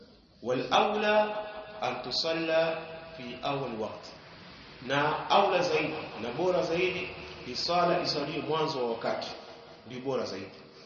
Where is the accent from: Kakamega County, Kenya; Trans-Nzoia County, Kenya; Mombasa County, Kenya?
Mombasa County, Kenya; Mombasa; wakati wa dhuhuri kama kule kwetu Mombasa, sasa wakati wa dhuhuri unaingia na kama 30 adhuhuri saa 6:30.